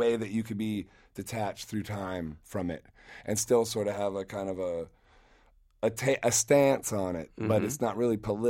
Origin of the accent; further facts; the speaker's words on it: Akron, Ohio, United States; I never thought Steinway was going to say anything about me in my life when I was growing up in Akron.